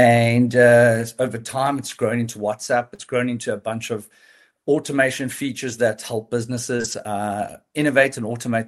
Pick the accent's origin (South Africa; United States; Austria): South Africa; I know you mentioned our one thing being that we're South African